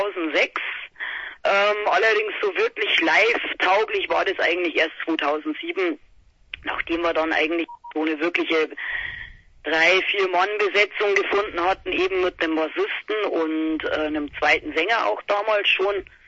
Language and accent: German; Marktl, Bavaria, Germany; Wir kommen aus dem tiefsten Marktl. Also manche wissen es wahrscheinlich schon, wo das ist. So, das ist zwischen Braunau am Inn, Oberösterreich.